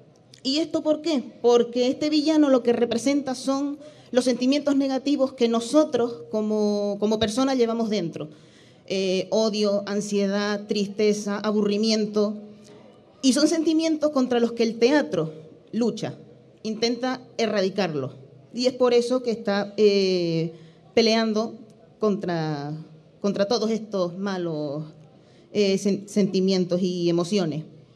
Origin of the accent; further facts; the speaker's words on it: Icod de los Vinos, Canary Islands, Spain; born there; soy nacida aquí en Ico